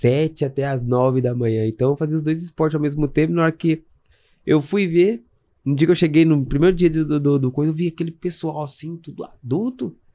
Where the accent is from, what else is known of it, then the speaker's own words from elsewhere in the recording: Paraguaçu Paulista, São Paulo, Brazil; now in Campinas, Brazil; Eu saí de Paraguaçu Paulista e fui morar em Campinas.